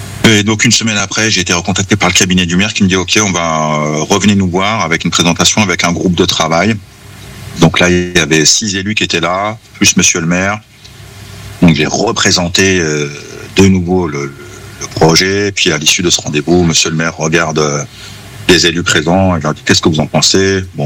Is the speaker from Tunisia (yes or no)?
no; La Madeleine, Hauts-de-France, France; Absolument, j'ai grandi à la Madeleine.